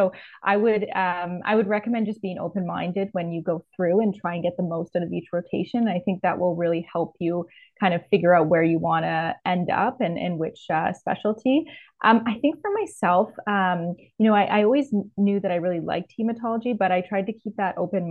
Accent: Toronto, Ontario, Canada; also born or lived in Ottawa; So I was born and raised in Toronto. So this is my hometown.

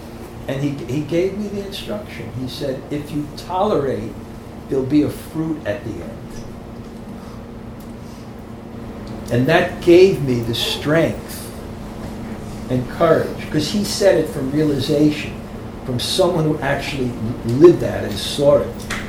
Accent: India; English is a second language; I felt, I'm going to say honestly, like my fortune of growing up in India in Krishna consciousness for like 40 years

